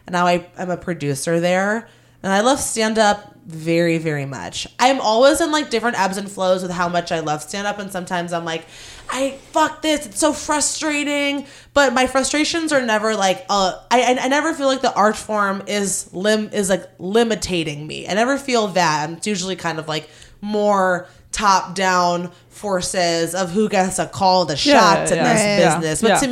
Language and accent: English; Highland Park, Illinois, United States; In Highland Park, Illinois, suburb of Chicago.